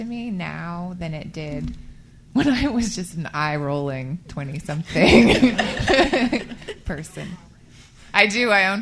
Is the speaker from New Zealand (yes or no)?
no; California, United States; Sorry, I'm from California.